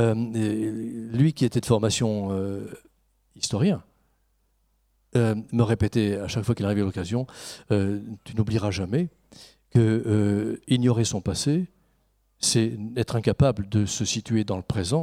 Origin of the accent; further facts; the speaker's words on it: Grand Est, France; On parle en permanence, chez nous en Lorraine, de la bagarre entre Metz et Nancy